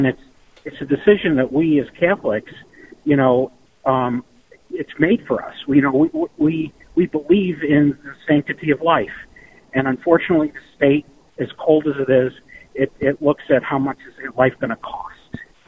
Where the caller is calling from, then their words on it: Chicago, Illinois, United States; I'm actually driving from Chicago to the Elevate conference, so I'm listening to you on the app.